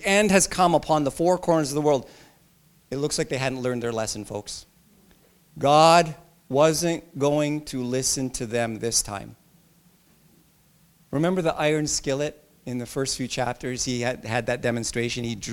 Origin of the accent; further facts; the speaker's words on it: Philippines; I'm from the Philippines